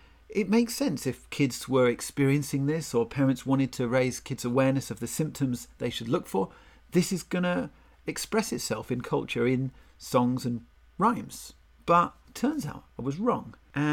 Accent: United Kingdom; And growing up in Britain, I learned the ring a ring of roses, a pocket full of posies, a tissue, we all fall down.

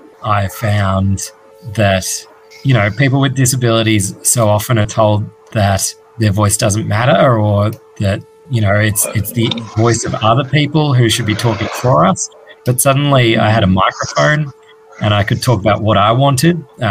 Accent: Victoria, Australia; now in Melbourne, Australia; I grew up in country Victoria.

